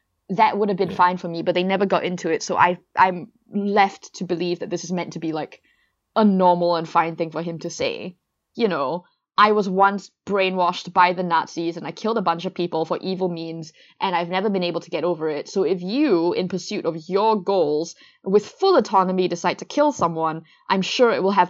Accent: Singapore; first language English; my first language is English. It's the only language I'm fluent in. I did an English degree at an English university, and I had a lot of angst about this because I'm Chinese, I'm from Singapore, obviously.

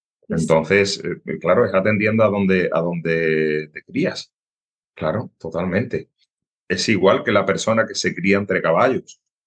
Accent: Andalusia, Spain; esa velocidad, que lo llevamos nosotros como andaluces.

